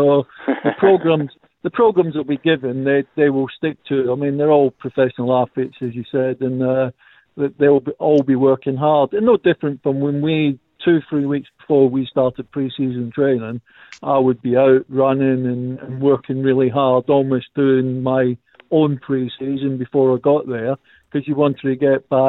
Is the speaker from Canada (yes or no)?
no; Scotland, United Kingdom; does that mean I'll get my match fee for not turning up? being a Scotsman.